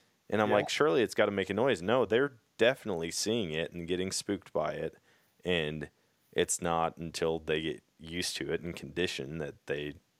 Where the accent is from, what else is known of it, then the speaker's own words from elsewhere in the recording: Wisconsin, United States; I know a lot of people growing up in Wisconsin who used to wear blue jeans.